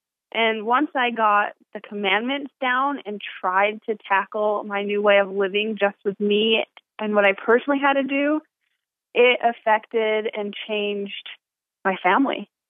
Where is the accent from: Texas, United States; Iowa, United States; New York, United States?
New York, United States; Sure. Well, I'm from New York, and right before my 21st birthday, I met the missionaries.